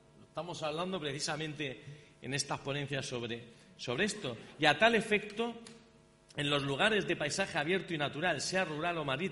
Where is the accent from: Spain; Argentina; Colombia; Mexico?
Spain; Granada, Andalusia; now in Canary Islands, Spain; añoraba un poco el hecho de volver a mi tierra, porque nos vimos en Granada hace unos días, ¿no? Porque como les he dicho, vivo en Canarias, volví a Granada hace unos días